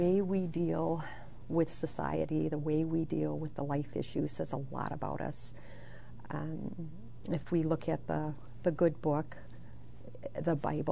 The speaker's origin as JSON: {"language": "English", "region": "Wisconsin", "country": "United States", "said": "And I am from Southeast Wisconsin, so I harp about that a lot."}